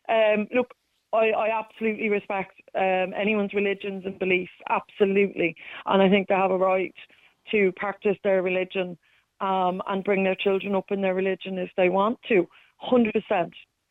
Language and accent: English; England, United Kingdom; I grew up in England. I went to, you know, Church of England school. So my father was Protestant, my mother was atheist. So we were brought up with lots of different religions.